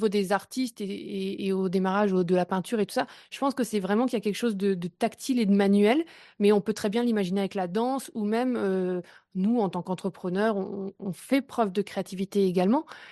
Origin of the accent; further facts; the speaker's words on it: Brittany, France; Je vis à Brest. Je suis une Bretonne.